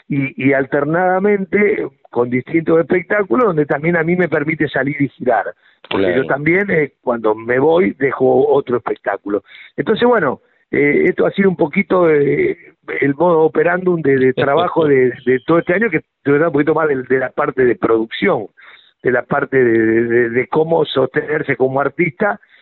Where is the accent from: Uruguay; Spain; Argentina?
Argentina; Así somos los argentinos